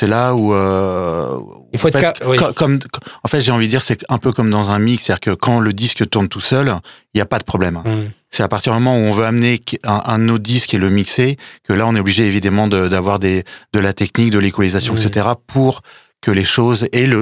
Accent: Paris, Île-de-France, France; Alors, je suis parisien, à la base.

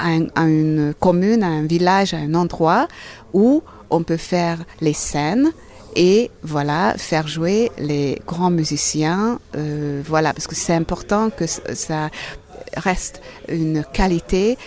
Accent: Budapest, Hungary; French is a second language; now in Switzerland; Oui, je viens de Budapest.

